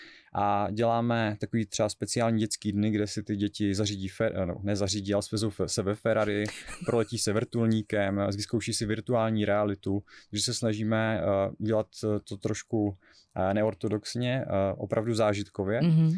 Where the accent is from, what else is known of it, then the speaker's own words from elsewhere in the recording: Olomouc, Olomouc Region, Czechia; já jsem Olomoučák a Šumava je docela daleko